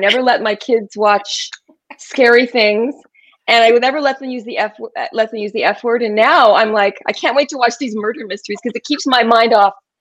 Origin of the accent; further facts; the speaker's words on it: Texas, United States; And I said, Texas. I think I said Texas. That's where I was from.